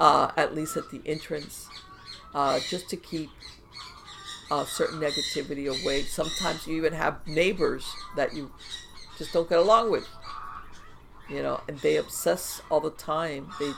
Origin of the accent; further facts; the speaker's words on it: Florida, United States; And again, because I'm bilingual, I grew up in South Florida.